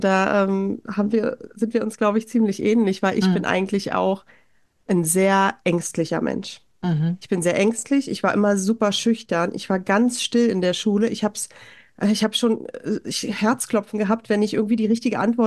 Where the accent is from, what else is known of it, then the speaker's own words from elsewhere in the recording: East Germany, Germany; einer Kleinstadt aufgewachsen in Ostdeutschland. Wir sind nie oft gereist.